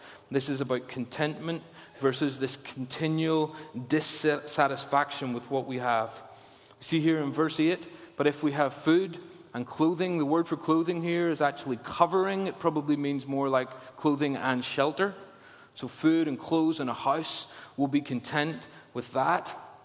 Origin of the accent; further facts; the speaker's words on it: Ballymena, Northern Ireland, United Kingdom; I'm from Ballymena. We like to get value for money.